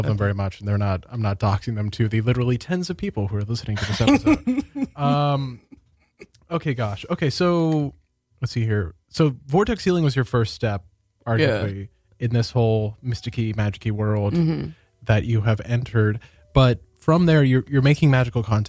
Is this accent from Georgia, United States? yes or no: no; Maine, United States; I thought, oh, it's cool. I'm from Maine. I'll read this book.